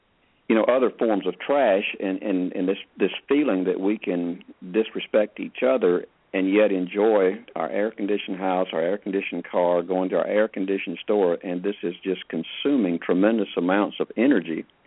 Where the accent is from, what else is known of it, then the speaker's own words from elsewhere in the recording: Atlanta, Georgia, United States; When I was a kid growing up in Atlanta, I could see the Big Dipper. I could see the Milky Way.